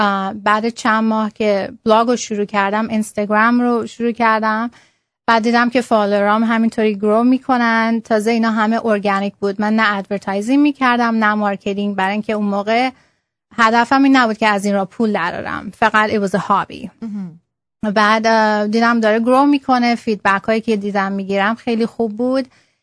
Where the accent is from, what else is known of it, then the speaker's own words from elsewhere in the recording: Iran; now in United States; من تقریبا 19 ساله که آمریکام. این کار رو تقریبا 6 سال پیش شروع کردم. یکم بهتون بک‌گراند بدم. من توی خانواده تقریبا ترادیشنال ایرانی بزرگ شدم